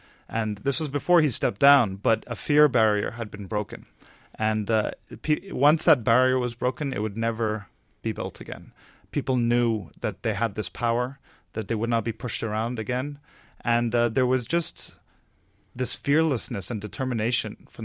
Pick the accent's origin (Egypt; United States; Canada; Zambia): Egypt; Now, I grew up in Egypt, and I go there every year.